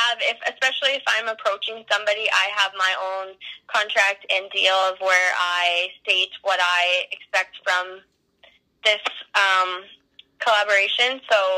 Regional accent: Canada; I am from Canada

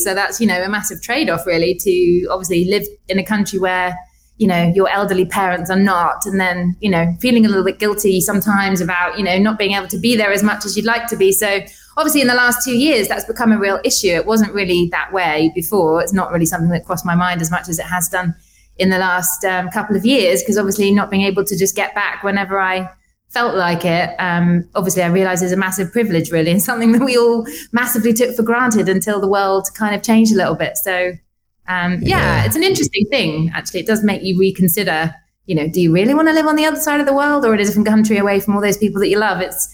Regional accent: Weybridge, South East England, United Kingdom; now in Ibiza, Spain; A tiny little village called Weybridge in Surrey that probably no one's ever heard of. That's where I grew up, next to Brooklyn's racetrack, and I went to college there as well.

